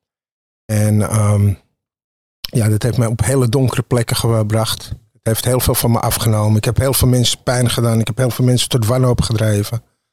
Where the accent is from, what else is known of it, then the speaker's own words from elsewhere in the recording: Amsterdam, North Holland, Netherlands; born there; 46 jaar, woon in Amsterdam, geboren in Amsterdam. Mijn vader komt uit Jemen, mijn moeder uit Casablanca.